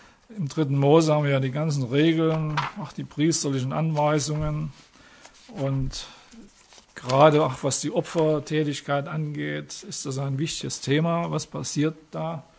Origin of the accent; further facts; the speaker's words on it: Saxony, Germany; Tot, ich bin Sachse, muss sagen, mit zwei harten T, ne?